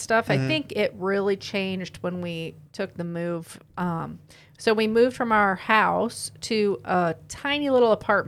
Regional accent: Apopka, Florida, United States; We're from Apopka.

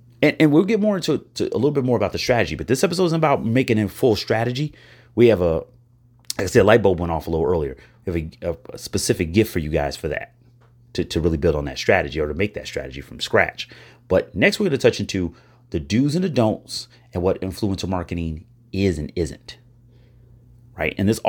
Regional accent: Illinois, United States; There's counties in my home state of Illinois, bigger than some states

